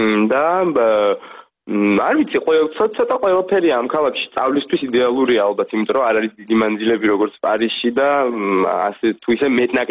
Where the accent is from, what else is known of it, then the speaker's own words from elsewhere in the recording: Kakheti, Georgia; მე წარმოშობით კახელი ვარ და ცოტა მაგონეს კახელს ბურგუნდია რაღაცით